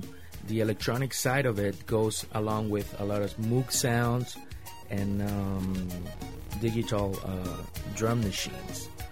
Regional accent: Puerto La Cruz, Anzoátegui, Venezuela; now in Miami, United States; I'm from Puerto La Cruz, Venezuela. That's in the Caribbean area of Venezuela. And I've been in Miami for the past 18 years now.

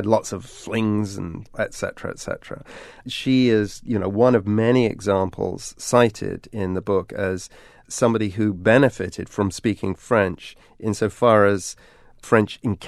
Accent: England, United Kingdom; I mean, I grew up in England and I use them all the time.

